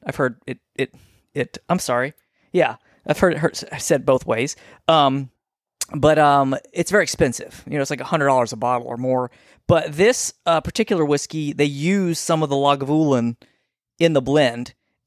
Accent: Scotland, United Kingdom; Since I'm Scottish and I'm drinking a lot of Scotch, I drink my White Horse

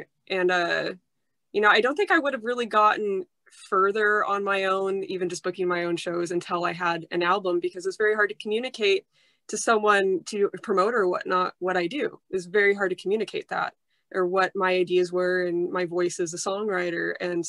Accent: Long Beach, California, United States; But I would say it's Americana. I'm from Long Beach. I don't sing with a country twang

